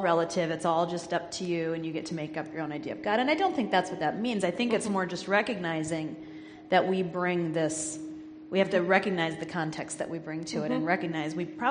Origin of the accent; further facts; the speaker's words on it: Minnesota, United States; I grew up here in Minnesota. I've lived here most of my life. This is my homeland, and I'll never leave.